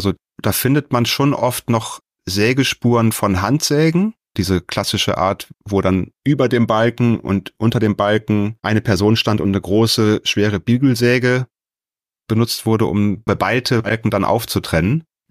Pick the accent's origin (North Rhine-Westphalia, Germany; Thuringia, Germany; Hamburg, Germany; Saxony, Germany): North Rhine-Westphalia, Germany; Bei mir jetzt in der Region im Rheinland, ich komme ja hier aus der Nähe von Bonn